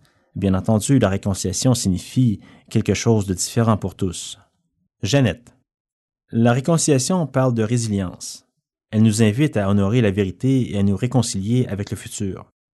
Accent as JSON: {"language": "French", "country": "Canada", "said": "En tant que Canadienne, je trouve stupéfiant que nous parlions souvent de notre merveilleux pays"}